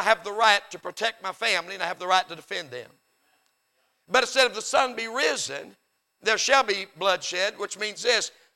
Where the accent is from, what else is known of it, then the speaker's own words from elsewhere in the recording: United States; there's something inside of me as an American that said, wait a minute, they attacked us and somebody's got to be held responsible.